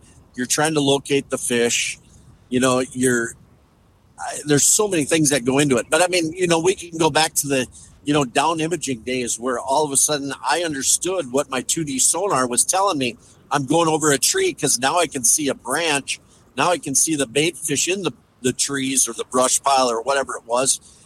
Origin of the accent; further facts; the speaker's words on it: Minnesota, United States; like I'm from Minnesota, so our walleyes are closed, so you can't really target them.